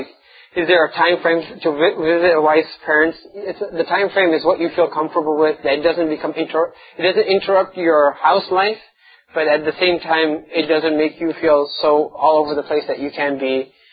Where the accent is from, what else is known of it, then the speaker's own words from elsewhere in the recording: Chicago, Illinois, United States; I mean, I grew up in Chicago, that's why I know, like Kedzie area and all that.